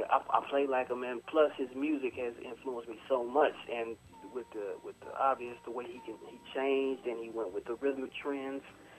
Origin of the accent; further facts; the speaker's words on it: East St. Louis, Illinois, United States; well, I'm from East St. Louis. I actually went to the exact same high school